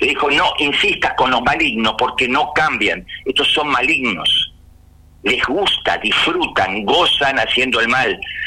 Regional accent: Argentina; moved away; Soy argentino, entonces me atacan, por eso me tuve que ir a otros países.

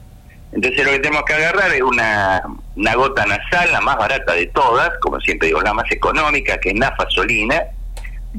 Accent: Argentina; born there; ¿Por qué no nacimos nosotros en Ucrania? No, nacimos en Argentina. ¿Qué tenemos en la Argentina?

